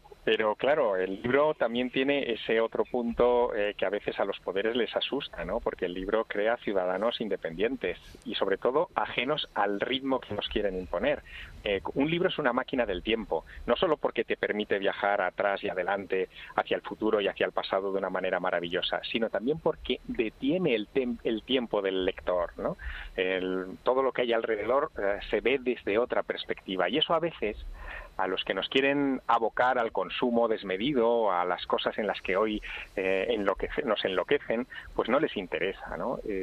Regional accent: Teruel, Aragon, Spain; Teruel, que es mi ciudad natal

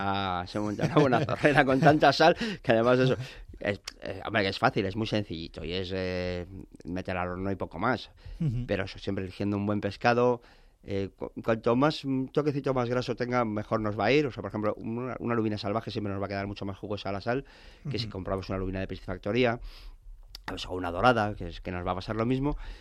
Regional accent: Madrid, Community of Madrid, Spain; yo soy madrileño.

